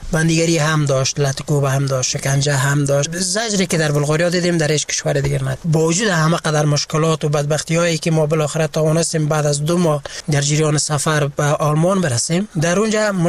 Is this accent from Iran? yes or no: no; Afghanistan; also born or lived in Germany; وقتی که آلمان بودم دوستام از افغانستان همراهیم تماس میگرفتن